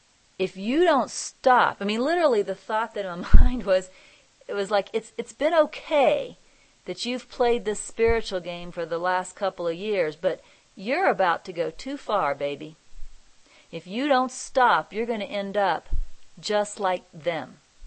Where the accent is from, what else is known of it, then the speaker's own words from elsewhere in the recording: Kansas, United States; now in North Carolina, United States; You see, I'm from Kansas, and I live in rural North Carolina now.